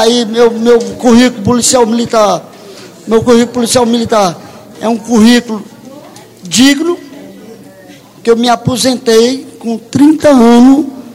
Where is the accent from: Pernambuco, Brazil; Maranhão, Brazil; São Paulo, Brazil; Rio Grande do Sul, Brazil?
Maranhão, Brazil; Imperatriz; born there; eu nasci em Imperatriz, sou sargento reformado, transferido para a Ceilândia